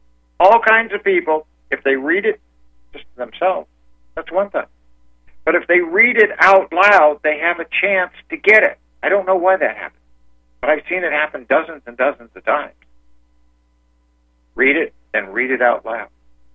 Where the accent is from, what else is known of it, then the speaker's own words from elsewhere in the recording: Florida, United States; And then I was from Florida, South Florida.